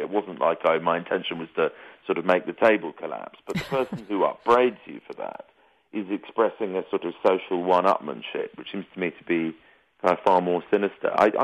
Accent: England, United Kingdom; to see how one was perceived as an English person, because people were much more direct about it

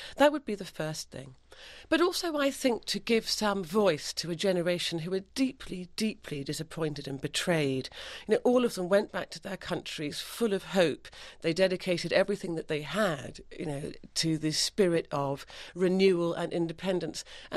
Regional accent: Scotland, United Kingdom; born there; I was born in Scotland to a Scottish mother and a father from Sierra Leone.

